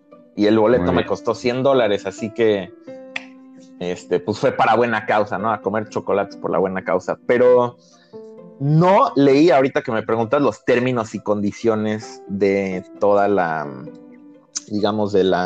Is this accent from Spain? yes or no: no; Mexico; nosotros, o sea, como mexicanos tenemos ahorita el mejor ejemplo